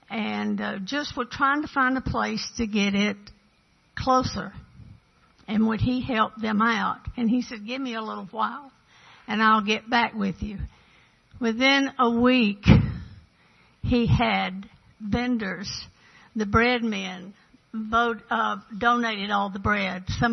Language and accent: English; Washington, Georgia, United States; But we're from Washington, Georgia, and my husband had a grocery store.